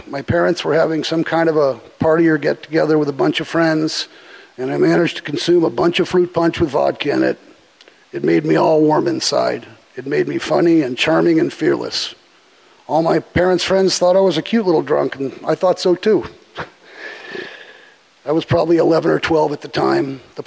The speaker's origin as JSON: {"language": "English", "region": "California", "country": "United States", "tie": "born there", "said": "I was born in Southern California in 1965 at Hollywood Presbyterian Hospital."}